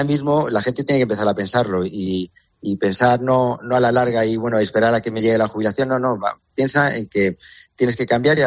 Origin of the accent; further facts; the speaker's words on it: Castilla-La Mancha, Spain; moved away as an adult; also born or lived in Chile; yo soy manchego de origen. O sea, pero vivo aquí desde el 2007 me compré una casa, en 2011 la empecé a habitar, pero luego pasé el 13 me fui a Chile, ¿no?